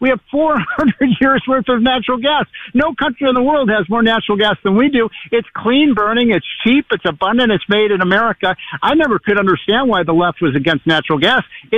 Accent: Chicago, Illinois, United States; I'm from Chicago. Do you think we can get my solar power in Chicago where it's cloudy every day?

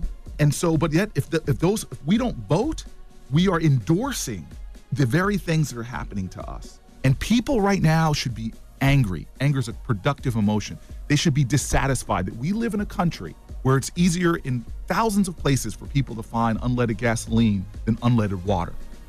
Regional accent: United States; One of my favorite moments as an American, this is one of my favorite moments as an American

